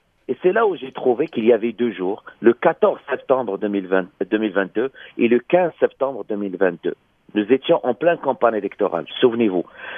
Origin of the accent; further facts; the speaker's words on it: Quebec, Canada; en tant que Québécois